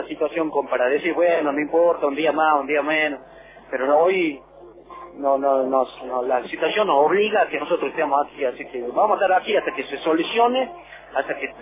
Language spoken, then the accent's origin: Spanish; El Cóndor, Jujuy, Argentina; No, yo soy del Cóndor